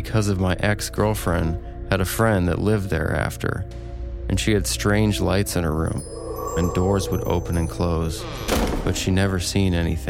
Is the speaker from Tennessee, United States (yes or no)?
yes; McEwen, Tennessee, United States; I want to start off by saying … I'm from McEwen, Tennessee.